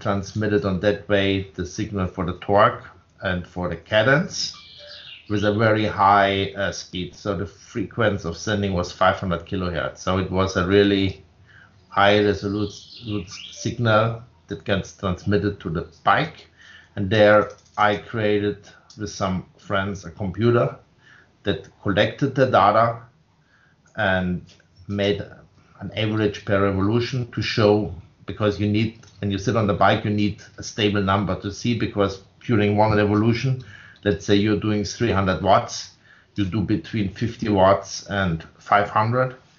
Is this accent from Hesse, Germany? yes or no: no; Munich, Bavaria, Germany; born there; English is a second language; I was born 1963 in Munich, Bavaria. I studied in the center west of Germany, later in my life, medical engineering.